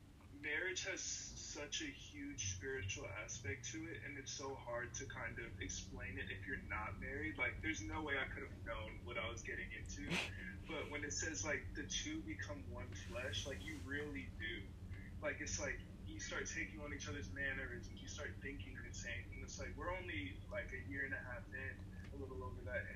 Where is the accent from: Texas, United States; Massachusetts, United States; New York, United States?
New York, United States; Like, you know, I'm from New York.